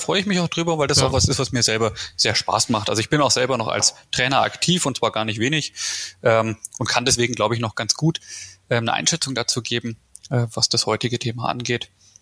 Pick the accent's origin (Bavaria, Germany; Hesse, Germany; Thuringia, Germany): Bavaria, Germany; Nuremberg; ich bin aus dem südlichen bayerischen Raum, bin aus Nürnberg